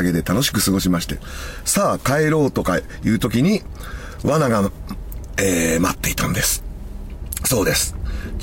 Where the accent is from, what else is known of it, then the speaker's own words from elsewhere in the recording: Kasuga, Fukuoka, Japan; 私の実家も廃業しましたが、魚屋で、店は春日市ですが、博多市のちょっと南ですね